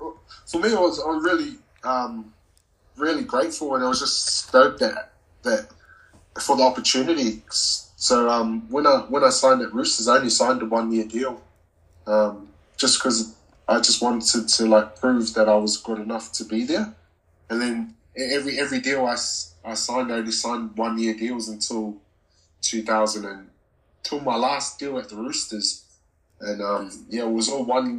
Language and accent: English; Wellington, New Zealand; growing up in New Zealand, it's all, especially in Wellington, it's rugby union based.